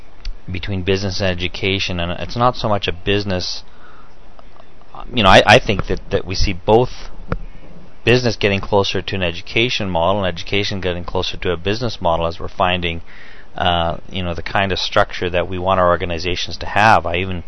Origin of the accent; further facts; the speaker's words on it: Moose Jaw, Saskatchewan, Canada; from Moose Jaw, Saskatchewan.